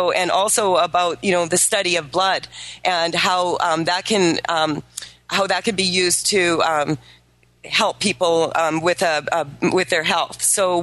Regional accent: Saskatchewan, Canada; I was raised in Saskatchewan in Canada, and in, you know, that's a meat and potatoes place.

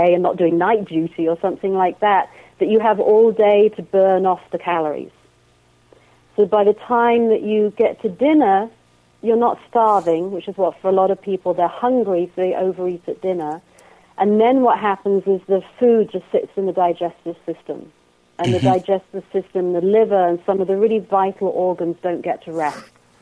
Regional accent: England, United Kingdom; Like, I'm English, so for me, butter is my best friend.

